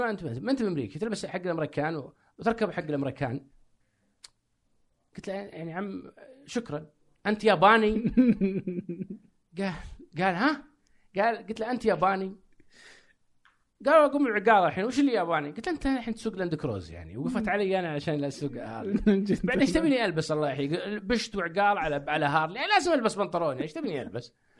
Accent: Saudi Arabia; كسعودي كعربي كشخص جاي راكب دباب وقاطع الولايات هذه كلها

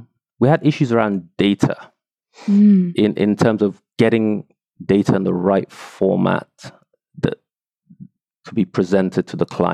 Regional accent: Nigeria; You know, I'm from Nigeria and we're very, very aggressive.

